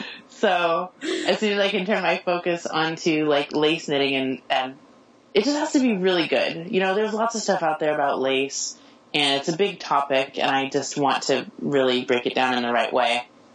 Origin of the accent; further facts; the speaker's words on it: California, United States; But I am down in Southern California. I'm from Northern California